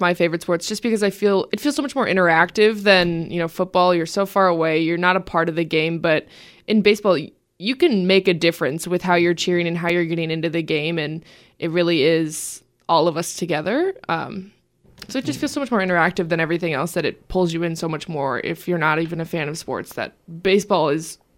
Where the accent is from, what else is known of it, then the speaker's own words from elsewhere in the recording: Minnesota, United States; but I come from Minnesota as well, so sorry to say that.